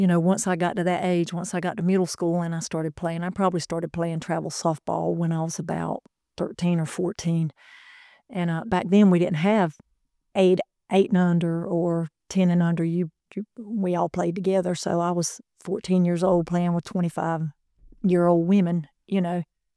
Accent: Sneads Ferry, North Carolina, United States; because I came from such a small town, Sneed's Ferry. And I can remember introducing, when people would ask me where I was from, I would say, oh, I'm from Topsail, or it's close to Wilmington

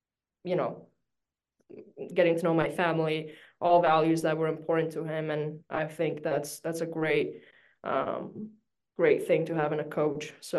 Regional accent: Italy; English is a second language; I grew up in Italy.

